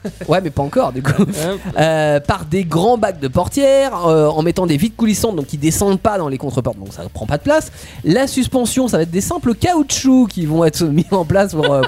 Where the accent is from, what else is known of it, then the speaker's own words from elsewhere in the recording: France; il se pourrait qu'on était un petit peu jaloux en tant que Français des Anglais